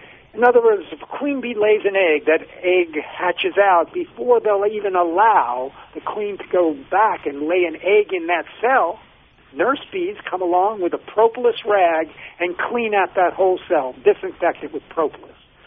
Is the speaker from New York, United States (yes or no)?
yes; New York, United States; Has little vignettes of my mother talking about me growing up in New York